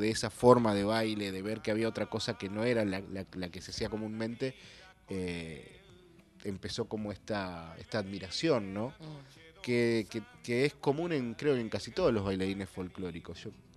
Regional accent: Coronel Granada, Buenos Aires Province, Argentina; Esto fue en mi pueblo natal, Coronel Granada, y me acuerdo de haberle preguntado a mi madre en ese momento quién era esa persona

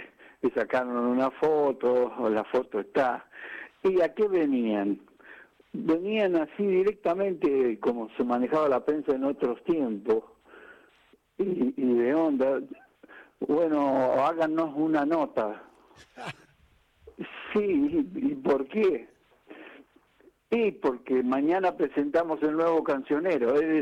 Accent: Mendoza, Argentina; en aquel momento yo vivía en Mendoza porque nací en Mendoza

